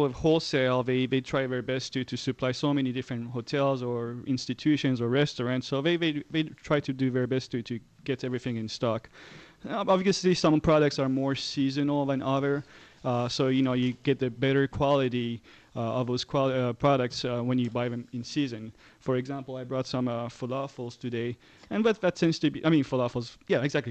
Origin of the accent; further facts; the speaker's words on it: France; also born or lived in Iran; You know, I was born in Iran, I grew up in France, and I've been here for 12 years, so.